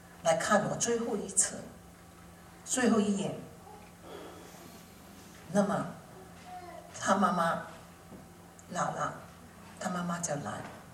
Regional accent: China; 我们中国人有一句话，小的时候偷跟大的时候偷金

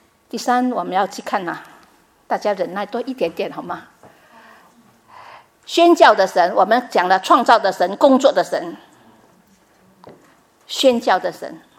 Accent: Vietnam; Chinese is a second language; now in Australia; 因为我是越南来的嘛

